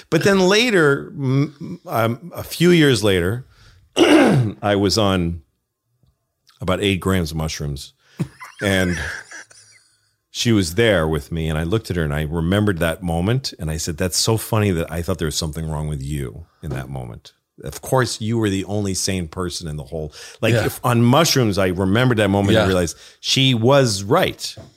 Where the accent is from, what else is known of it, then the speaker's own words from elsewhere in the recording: United States; I'm very American.